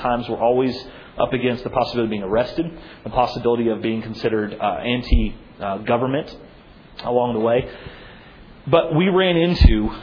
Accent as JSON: {"language": "English", "country": "Italy", "tie": "born or raised there", "moved": "yes", "said": "I grew up in Italy"}